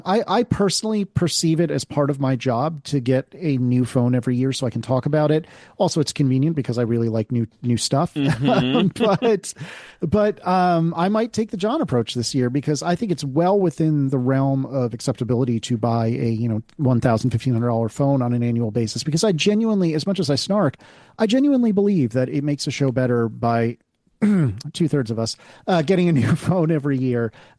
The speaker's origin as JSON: {"language": "English", "country": "United States", "said": "it is broadly our as America, as an American's fault."}